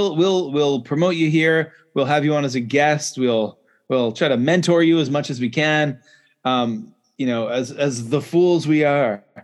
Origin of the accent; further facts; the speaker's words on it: Canada; Notice I said Zed. I'm Canadian.